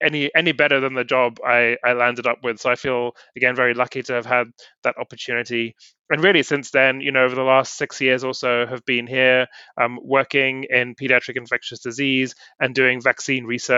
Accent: London, United Kingdom; I came back to the UK to start my pediatric clinical training and did that in London, which is my hometown and still very dear to me.

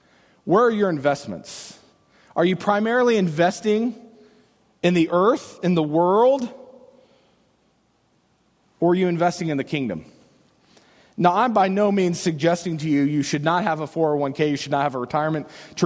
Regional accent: United States; I'm an American. I live in America.

